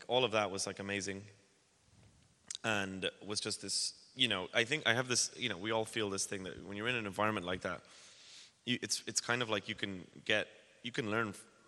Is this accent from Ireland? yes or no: yes; Ireland; Ireland's very small, and I had an opportunity to, you know, I had a great time working with my friends in my hometown.